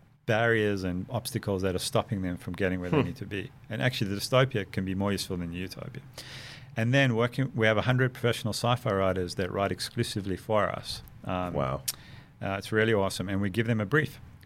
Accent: South Africa; growing up in South Africa

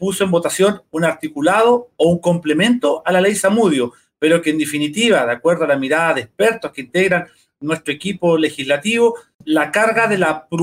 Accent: Purranque, Los Lagos, Chile; Ya, yo, si bien soy de Purranque

